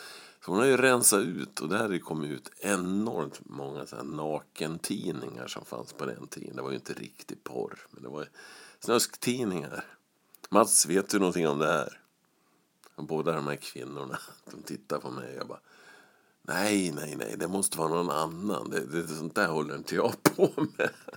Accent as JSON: {"language": "Swedish", "town": "Västerås", "region": "Västmanland County", "country": "Sweden", "tie": "born or raised there", "said": "Jag växte upp där i Hammarby i Västerås."}